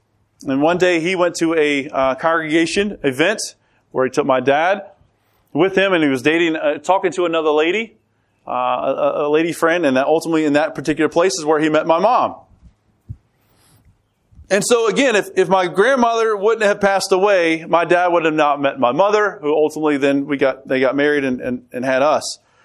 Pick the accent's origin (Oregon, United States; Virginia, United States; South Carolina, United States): Virginia, United States; Roanoke; also born or lived in Knoxville; That's where my hometown was. I was born and raised there. I went off to the Air Force for a number of years, came back, then went down to Knoxville for 5 years and made it back to Roanoke again.